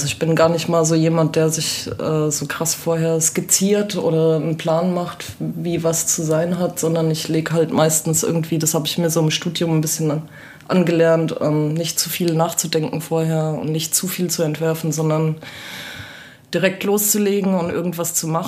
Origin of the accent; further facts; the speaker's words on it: Jossgrund, Hesse, Germany; Ich bin aufgewachsen in einem schönen kleinen Dorf in der Gemeinde Josgrund. Das ist quasi so ungefähr halber Weg zwischen Gelnhausen, Hanau, am Rande zum Spessart. Also sehr idyllisch und sehr abgeschottet von der Außenwelt sozusagen.